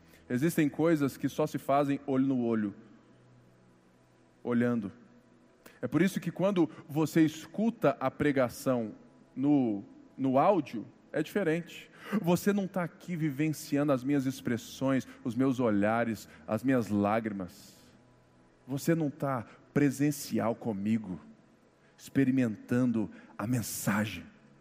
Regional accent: Minas Gerais, Brazil; Como um bom mineiro, prepara um cafezinho com pão de queijo

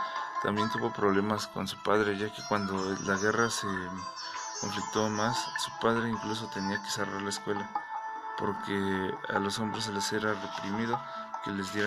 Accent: Mexico; nosotros como mexicanos somos afortunados

